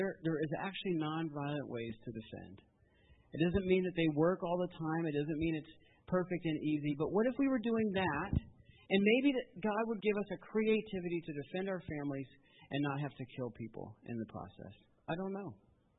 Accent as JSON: {"language": "English", "country": "United States", "said": "I have to say that as American."}